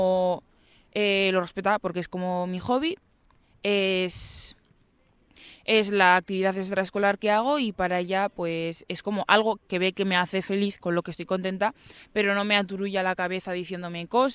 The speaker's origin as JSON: {"language": "Spanish", "country": "Spain", "tie": "born or raised there", "said": "soy una persona que se ha criado aquí, que llevo toda mi vida aquí, que soy española"}